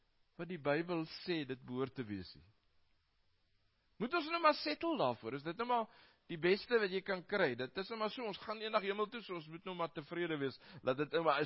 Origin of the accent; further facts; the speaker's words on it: Karoo, South Africa; Nou, ek kom uit die Karoo uit, so een rivier is my een wonderlijke ding.